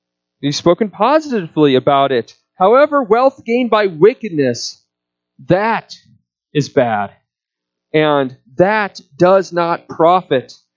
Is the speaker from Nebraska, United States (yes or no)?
yes; Omaha, Nebraska, United States; I still think about the company that was based out of my hometown of Omaha, Enron.